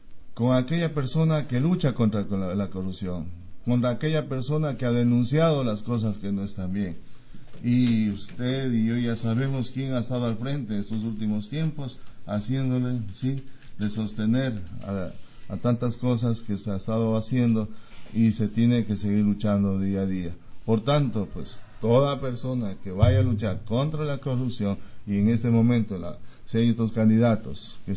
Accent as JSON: {"language": "Spanish", "region": "Pastaza", "country": "Ecuador", "tie": "born or raised there", "said": "Bueno, yo llevo toda una vida aquí en Pastaza. Soy de aquí de Pastaza"}